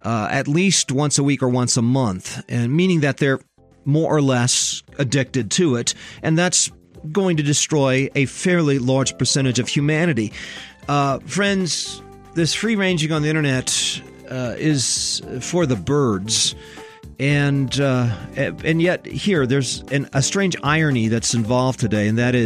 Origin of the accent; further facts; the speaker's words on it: Japan; I grew up on Sandlots, actually mostly in Japan because we were missionary kids.